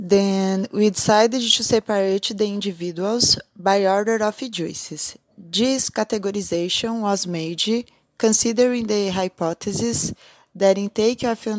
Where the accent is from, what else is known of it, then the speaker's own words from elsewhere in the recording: Brazil; English is a second language; I'm from Brazil, and I am a PhD student in the University of São Paulo.